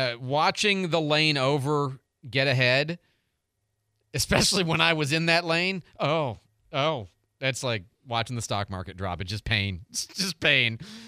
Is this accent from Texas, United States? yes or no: no; Chicago, Illinois, United States; But yeah, I grew up in Chicago. Give me a break.